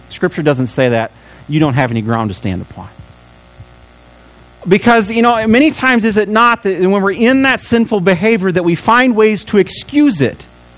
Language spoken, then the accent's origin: English; Illinois, United States; I came from Illinois. In my home, it was we knew the consequences if we got caught with it or doing anything.